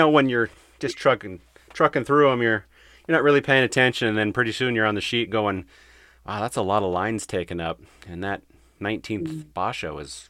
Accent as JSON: {"language": "English", "town": "Portland", "region": "Oregon", "country": "United States", "said": "Like I openly admit that I'm from Portland, Oregon."}